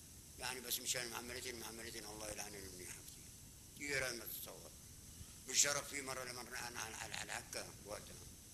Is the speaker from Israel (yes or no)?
yes; Haifa, Haifa District, Israel; من ما عاد نعاد عندنا بحيفا ابدا الحي تبعنا يعني